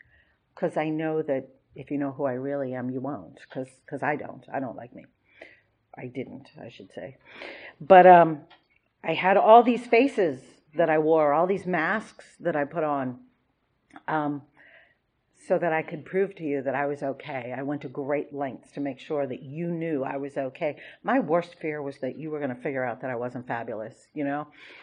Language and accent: English; Massachusetts, United States; now in Maryland, United States; If you haven't noticed, I'm really not from Maryland. Yeah, it's kind of a speech impediment. You're born with it, you're stuck with it. I grew up in a suburb of Boston.